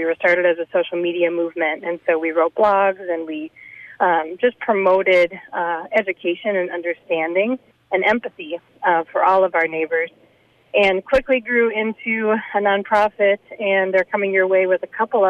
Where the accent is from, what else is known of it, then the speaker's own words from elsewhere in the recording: St. Cloud, Minnesota, United States; also born or lived in Atlanta, United States; So I grew up in the St. Cloud area, and when I grew up here, there really wasn't a lot of diversity. And I moved away to Atlanta after going to college, and came back after 10 years